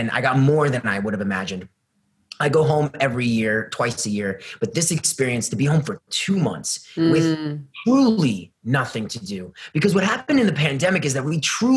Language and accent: English; New York, United States; And so my family home, we're from New York, and we have a home upstate, about an hour and a half, very close to where they had the original Woodstock in the 1960s. So like, it's by Bethel, New York.